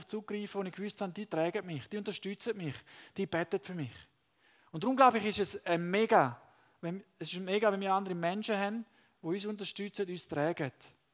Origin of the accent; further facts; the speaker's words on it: Panama; Es gibt einen Ort in Panama, dort wo ich aufgewachsen bin, hat es in der Nähe einen Vulkan gehabt.